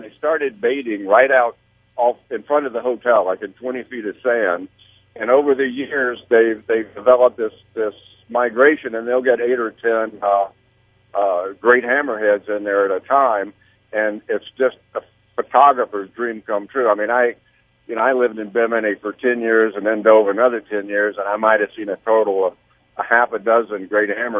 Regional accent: Cocoa, Florida, United States; I was raised in Cocoa, Florida, back before there was, you know, the space program or any of that stuff.

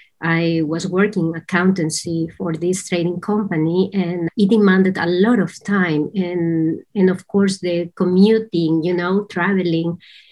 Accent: Peru; English is a second language; moved away as an adult; now in Netherlands; I am originally from Peru. I was born in Peru, and at the age of 19 years old, I left my country and to find my purpose. And that's how I came here to Europe. And before I knew, I was living here in the Netherlands.

